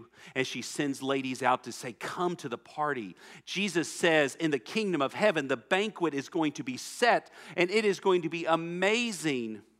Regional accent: Texas, United States; I'm from Texas. This is barbecue that they're describing right here.

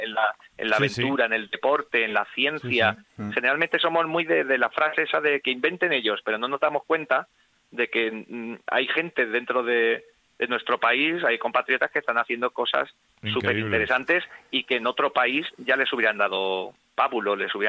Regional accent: Seville, Andalusia, Spain; siendo incluso sevillano como yo

